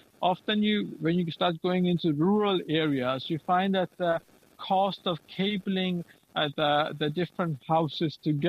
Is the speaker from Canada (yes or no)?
no; Sweden; also born or lived in Pakistan; coming from Pakistan, I grew up in Sweden.